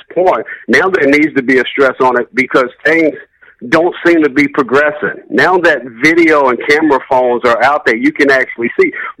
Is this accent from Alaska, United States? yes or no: no; South Carolina, United States; now in Houston, United States; So when I came up, I grew up in South Carolina. Now I'm in Houston.